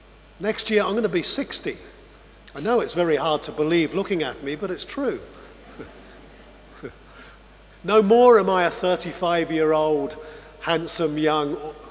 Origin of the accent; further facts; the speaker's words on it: England, United Kingdom; You know, I'm from England.